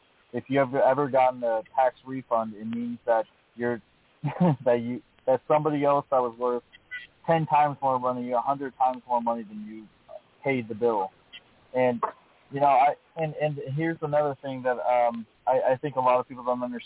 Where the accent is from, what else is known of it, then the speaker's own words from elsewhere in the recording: Chicago, Illinois, United States; I'm from Chicago. So when people leave Illinois and people leave Chicago, all these millionaires leave Chicago